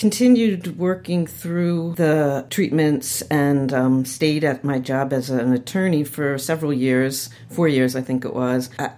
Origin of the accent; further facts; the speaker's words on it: Lutherville, Maryland, United States; I grew up in the Towson area, in Lutherville, actually